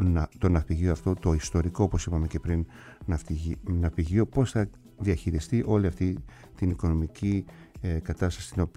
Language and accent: Greek; Kasos, South Aegean, Greece; θέλω να τιμήσω και το νησί μου, καπετά Κασιώτη